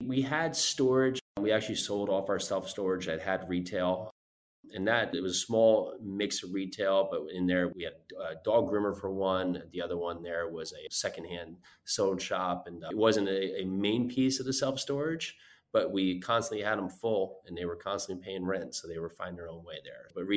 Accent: Northeast, United States; moved away; I grew up in the Northeast, is that when we moved down here, coming from our background

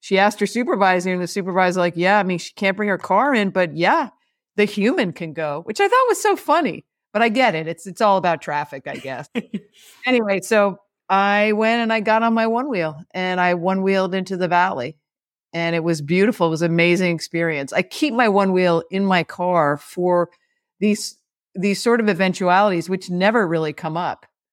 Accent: Connecticut, United States; also born or lived in New York City; now in San Francisco, United States; I am in San Francisco. I had coffee this morning and I'm from the East Coast. I was born in New York City, but I'm a New Englander at heart. Northwest corner of Connecticut. Very rural.

